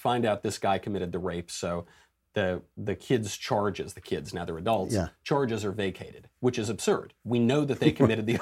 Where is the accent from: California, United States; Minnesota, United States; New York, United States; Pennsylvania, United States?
New York, United States; But first of all, I'm a New Yorker.